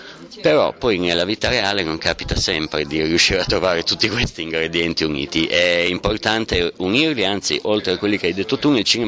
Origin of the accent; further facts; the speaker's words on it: Bologna, Emilia-Romagna, Italy; da bolognese, come tutti i bolognesi